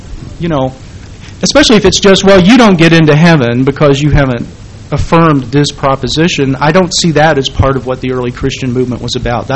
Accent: the South, United States; And growing up in the South myself, and I'll defend it, as they say

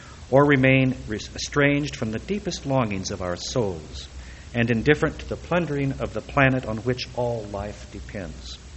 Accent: California, United States; they know I'm from California, and I'll believe it when I see it

